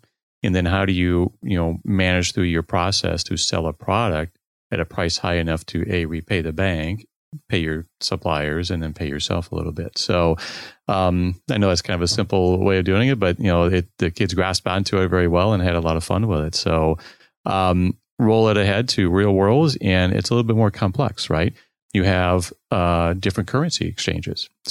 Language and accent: English; Chicago, Illinois, United States; their U.S. operations was in my hometown in Chicago.